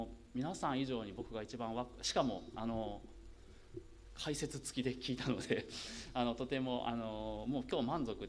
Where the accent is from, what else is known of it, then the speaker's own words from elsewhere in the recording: Kagawa, Japan; 私先ほども紹介いただいたように香川県出身です。